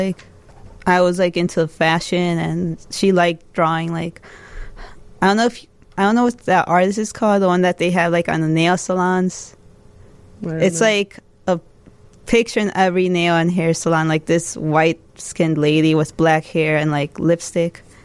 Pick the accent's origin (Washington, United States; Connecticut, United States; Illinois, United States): Illinois, United States; Chicago; also born or lived in Jalisco, Mexico; now in Chicago, United States; I've been living in the south side of Chicago forever, McKinley Park specifically